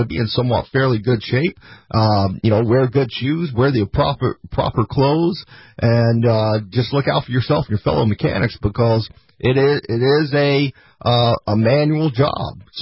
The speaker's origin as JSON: {"language": "English", "town": "Tampa", "region": "Florida", "country": "United States", "tie": "born or raised there", "said": "I grew up here in Tampa, and my parents worked hard."}